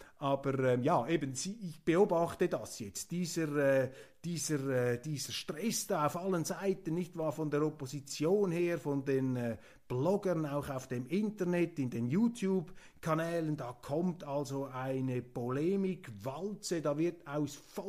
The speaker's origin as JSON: {"language": "German", "country": "Switzerland", "said": "aber ich als Schweizer Demokrat sage dann, ja, wer hat denn diese Regierung gewählt?"}